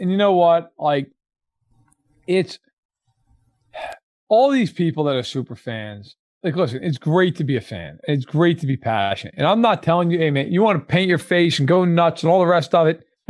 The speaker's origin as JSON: {"language": "English", "region": "New York", "country": "United States", "said": "believe me, as a New Yorker"}